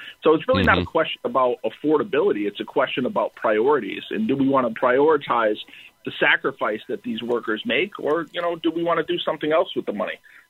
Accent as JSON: {"language": "English", "town": "Waterbury", "region": "Connecticut", "country": "United States", "tie": "born or raised there", "said": "I worked very closely with workers at my hometown hospital, Waterbury Hospital in Connecticut"}